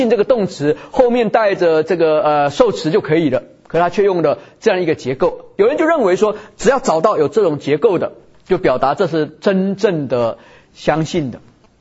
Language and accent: Chinese; Taiwan; 我们跟几个跟我同样来自台湾背景的一些弟兄姊妹